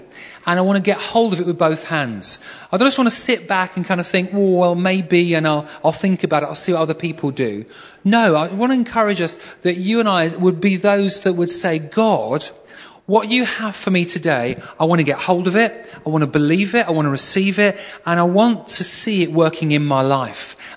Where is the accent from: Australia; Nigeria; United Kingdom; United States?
United Kingdom; Yorkshire and the Humber; I'm from Yorkshire, so I felt kind of on home ground, as it were.